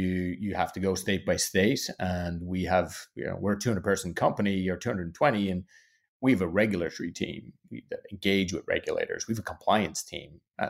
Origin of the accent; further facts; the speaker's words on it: Ireland; born there; I was born in Ireland